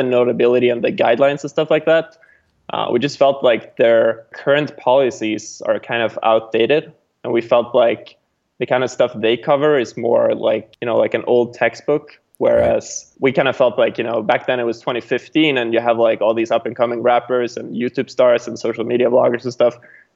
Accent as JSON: {"language": "English", "country": "Sweden", "lives_now": "California, United States", "said": "I'm the co-founder and CEO of Everipedia. I'm originally from Sweden, but now living in California"}